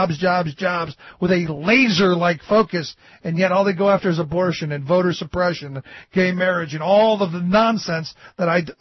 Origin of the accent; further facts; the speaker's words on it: Cleveland, Ohio, United States; So evidently I grew up in Cleveland, the place where the river caught on fire because of the steel mill.